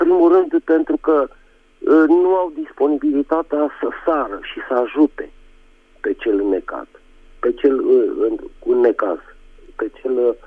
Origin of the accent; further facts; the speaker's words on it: Bucharest, Romania; din București.